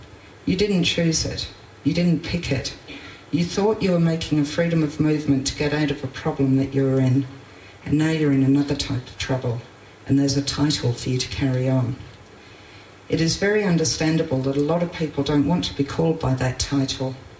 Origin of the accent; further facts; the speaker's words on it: Iran; So yes, I'm a refugee. I'm from Iran.